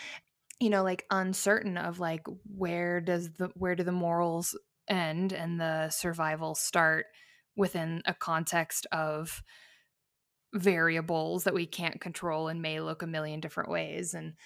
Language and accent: English; Lake Tahoe area, United States; I did some of my growing up in the Tahoe area.